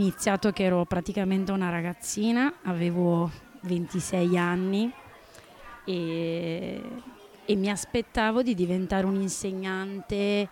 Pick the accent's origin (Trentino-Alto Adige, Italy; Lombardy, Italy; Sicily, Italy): Sicily, Italy; io vengo dalla provincia di Agrigento e niente, per noi lavorare in provincia era praticamente impossibile